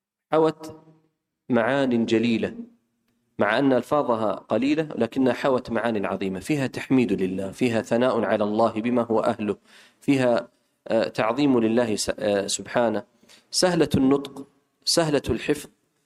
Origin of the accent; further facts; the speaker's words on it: Saudi Arabia; اللهم اجعل بلادنا المملكة العربية السعودية آمنة مطمئنة رخاء سخاء